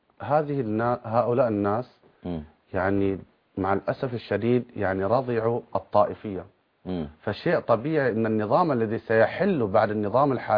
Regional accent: Bahrain; إحنا كشعب بحريني

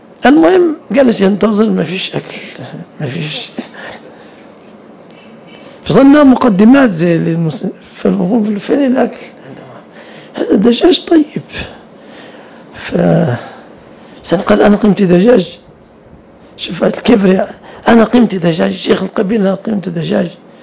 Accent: Egypt; عندنا في مصر

